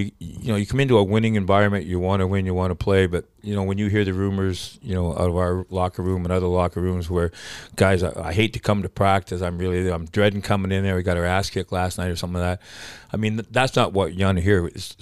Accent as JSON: {"language": "English", "country": "Canada", "said": "I'm from Canada."}